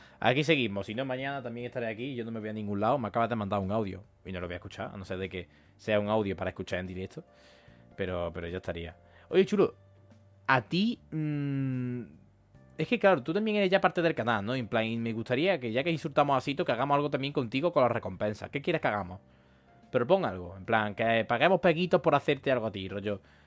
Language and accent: Spanish; Córdoba, Andalusia, Spain; Y así soy de aquí de Córdoba.